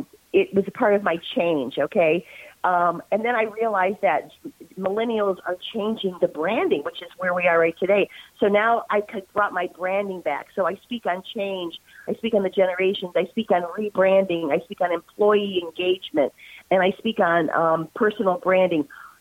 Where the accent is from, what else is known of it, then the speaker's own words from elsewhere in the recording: Houston, Texas, United States; if anybody here from Houston is listening, I love working in my hometown.